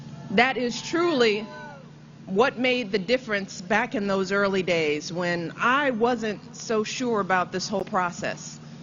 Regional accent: United States; but as a voter, as an American.

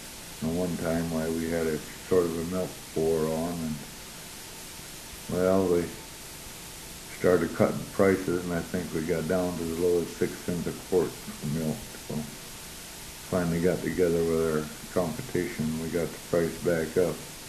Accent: Ohio, United States; born there; I was born in Lipstick, Ohio, 1913.

